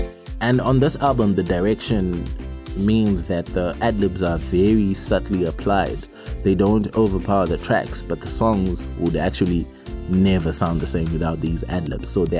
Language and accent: English; Zimbabwe; I'm from Zim